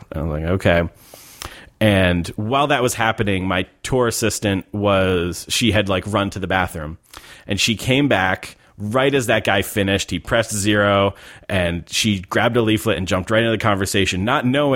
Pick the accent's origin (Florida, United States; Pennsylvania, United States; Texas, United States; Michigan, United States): Texas, United States; there's this stereotype of like, well, I'm from Texas and I just eat meat all day long.